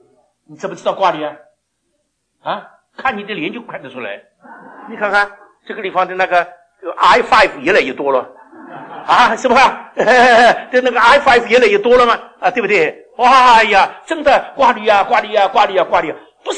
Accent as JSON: {"language": "Chinese", "region": "Shanghai", "country": "China", "said": "我们上海人不讲的"}